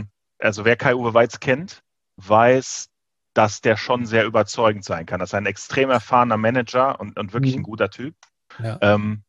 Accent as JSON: {"language": "German", "region": "North Rhine-Westphalia", "country": "Germany", "also_born_or_lived": "Bavaria", "said": "Ich komme aus Nordrhein-Westfalen und habe maximal vorher noch in Bayern gelebt."}